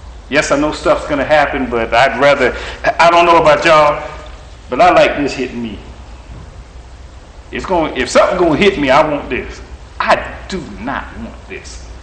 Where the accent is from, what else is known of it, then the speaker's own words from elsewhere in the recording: Clemson, South Carolina, United States; I'm tough. I'm from Clemson, but I'd rather get hit with paper.